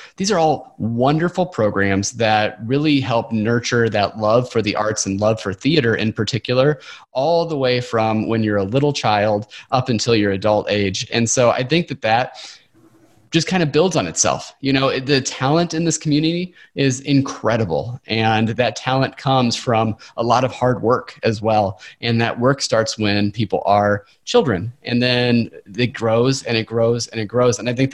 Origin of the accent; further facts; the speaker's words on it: Illinois, United States; I'm actually from the Quad City area, so I actually followed my brother down here a little bit.